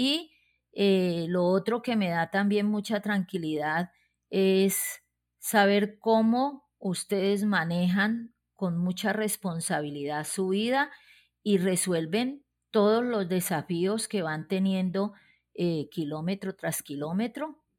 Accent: Palmira, Valle del Cauca, Colombia; soy de Palmira Valle. En este momento pues ya tengo 60 años bien vividos

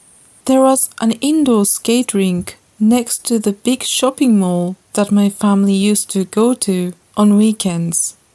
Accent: Japan; English is a second language; As I speak to you now from my hometown in Japan, I can hear many night insects singing outside.

